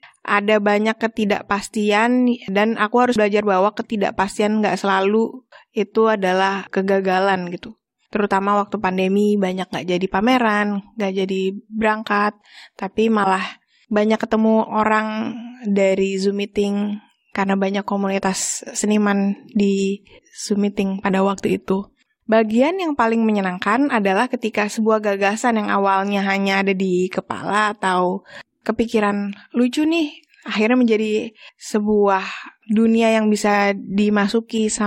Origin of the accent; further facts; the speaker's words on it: Jakarta, Indonesia; now in Java, Indonesia; Menurut aku yang datang dari Jakarta